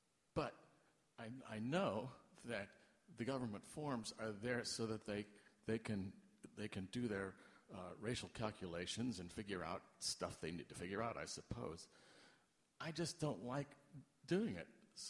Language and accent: English; San Francisco, California, United States; from San Francisco.